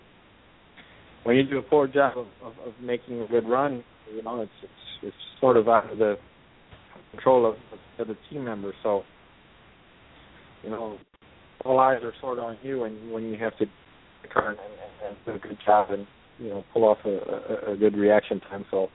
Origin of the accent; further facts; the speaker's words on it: Aruba; and we're from Aruba.